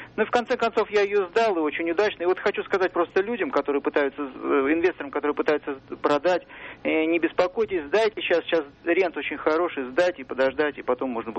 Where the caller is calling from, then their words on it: London, United Kingdom; Я звоню из Лондона